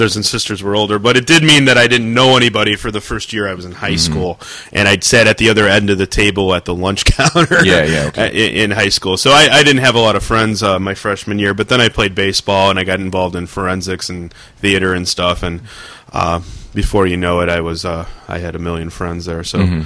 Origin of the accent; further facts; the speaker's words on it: Calumet City, Illinois, United States; I grew up in Calumet City, Illinois, which is in the deep, deep south suburbs of Chicago, straight down past the garbage dump.